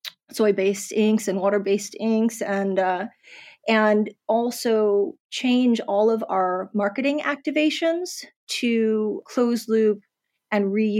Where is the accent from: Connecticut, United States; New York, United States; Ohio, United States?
New York, United States; New York City; moved away; I had been born and raised in New York City. I left in the late 90s.